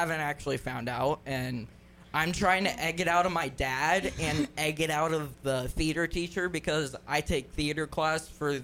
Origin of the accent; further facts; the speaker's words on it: California, United States; born there; my parents are originally from here, and I was born in Cali, but we moved back because family.